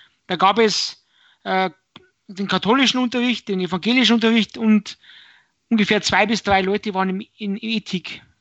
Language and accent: German; Bavaria, Germany; born there; Ich bin ja in Bayern geboren und da wird man eigentlich schon von Haus aus katholisch.